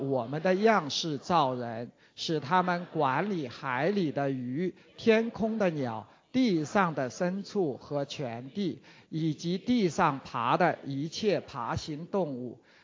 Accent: China; now in Australia; 因为我在澳洲已经32年了哈，然后但是我又是在中国土生土长的

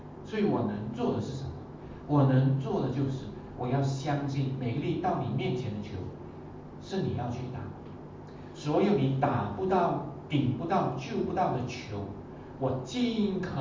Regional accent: Suzhou, Jiangsu, China; accent: Suzhou; 我们苏州话有时候讲话难听哈

